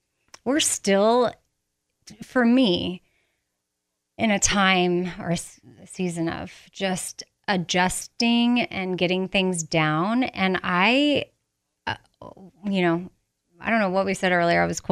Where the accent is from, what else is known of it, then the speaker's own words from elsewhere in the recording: Texas, United States; So growing up in Texas, maybe that's why I was exposed to them.